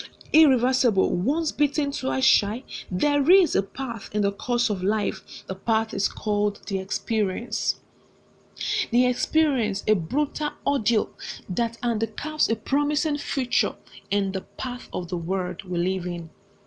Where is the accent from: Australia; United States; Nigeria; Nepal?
Nigeria; I'm a contestant from Nigeria